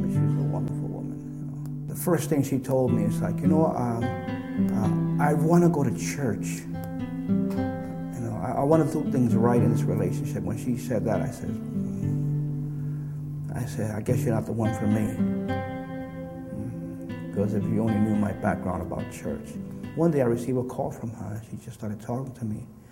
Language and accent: English; Brooklyn, New York, United States; I'm originally from Brooklyn, New York. Raised by a single mom.